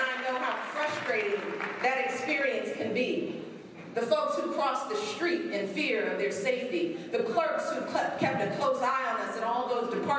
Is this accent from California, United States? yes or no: no; Chicago, Illinois, United States; I was born and raised here on the South Side in South Shore, and I am who I am today because of this community.